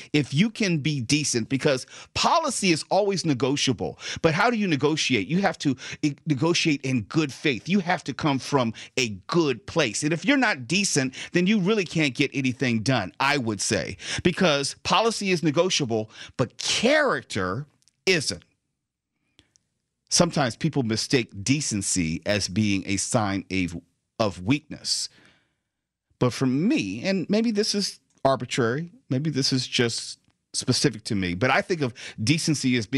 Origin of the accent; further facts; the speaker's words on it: United States; I think it's being proud of being an American, the fact that we live in the greatest country on the face of the earth.